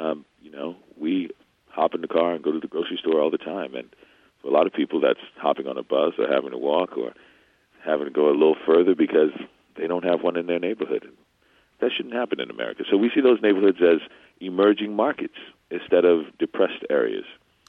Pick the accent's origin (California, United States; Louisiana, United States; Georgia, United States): Louisiana, United States; New Orleans; Well, you know, I'm from New Orleans, born and raised, and, you know, when Katrina happened, my neighborhood was in some of the deepest part of the flooding, Pontchartrain Park